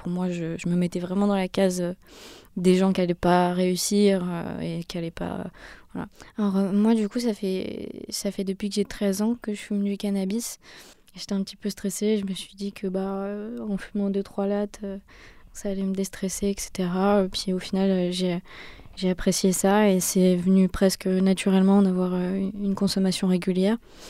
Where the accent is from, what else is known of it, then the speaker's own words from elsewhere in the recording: Bourg-en-Bresse, Auvergne-Rhône-Alpes, France; J'ai 22 ans, je suis originaire de Bourg-en-Bresse